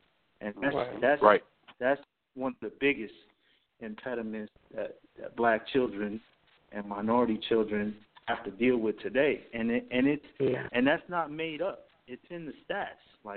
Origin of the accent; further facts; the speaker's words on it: Bronx, New York, United States; That's right, man. I'm Puerto Rican from the Bronx.